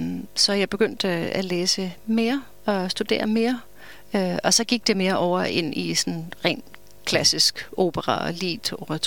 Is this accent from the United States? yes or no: yes; United States; Danish is a second language; moved away as an adult; also born or lived in Austria / Germany; now in Denmark; i Østrig og i Tyskland i mange år, og hvor jeg mødte min dansk mand i Tyskland. Men jeg er født og vokset op i USA.